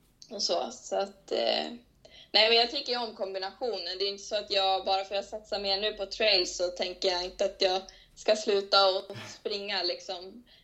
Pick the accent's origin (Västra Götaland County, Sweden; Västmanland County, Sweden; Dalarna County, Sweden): Västmanland County, Sweden; Västerås; Och det gick ju hemma i Västerås. Så det var ju också nära och bra då, för då var jag hemma hos familjen då.